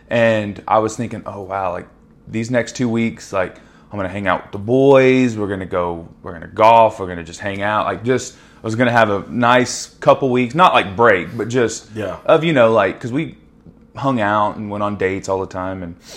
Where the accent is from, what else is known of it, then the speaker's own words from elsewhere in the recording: Choctaw, Oklahoma, United States; So she kind of, we both kind of grew up, like me growing up in Choctaw, her and Mustang, before they were what they are now